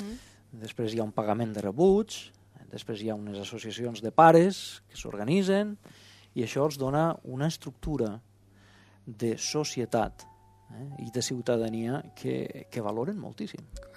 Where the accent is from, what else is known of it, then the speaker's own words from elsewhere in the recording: Valencian Community, Spain; nosaltres som valencians, som minoria lingüística